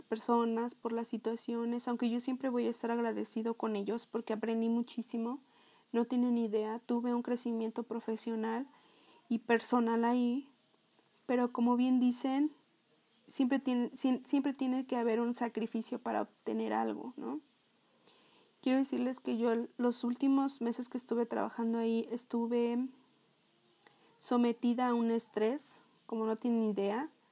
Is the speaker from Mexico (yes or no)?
yes; Mexico; tengo 29 años, soy mexicana